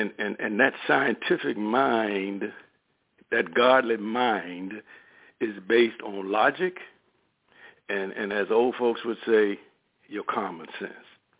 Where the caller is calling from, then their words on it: Richmond, United States; in Richmond.